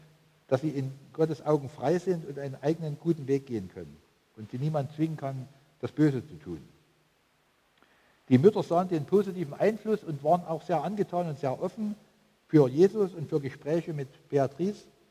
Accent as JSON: {"language": "German", "country": "Germany", "said": "Wir denken als Deutsche natürlich immer zuerst daran, dass wir was spenden könnten."}